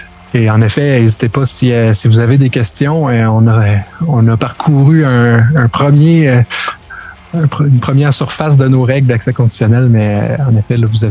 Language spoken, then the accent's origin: French; Albania; parce que je viens de l'Albanie, etc.